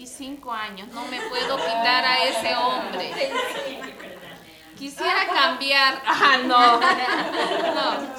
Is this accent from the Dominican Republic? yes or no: no; Guatemala; now in El Cenizo, United States; soy originaria de Guatemala.